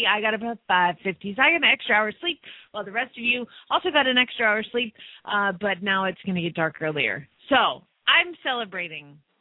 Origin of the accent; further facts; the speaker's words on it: Atlanta, Georgia, United States; Really, I'm from Georgia. I'm from Atlanta.